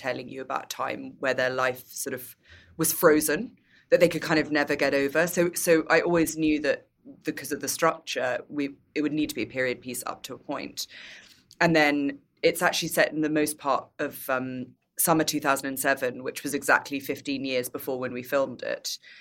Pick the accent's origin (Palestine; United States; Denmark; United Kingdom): United Kingdom; but as a British person, I completely mortified.